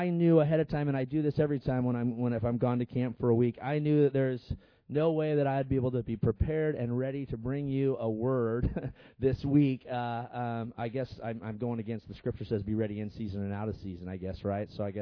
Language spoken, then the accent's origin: English; Newburgh, United States; I'm from Newburgh, you guys know that.